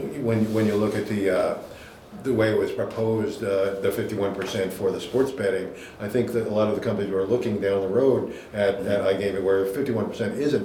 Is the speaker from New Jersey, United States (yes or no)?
yes; New Jersey, United States; I'm from New Jersey, and I'm surprised but the legislator there actually introduced a bill allowing sweepstakes casinos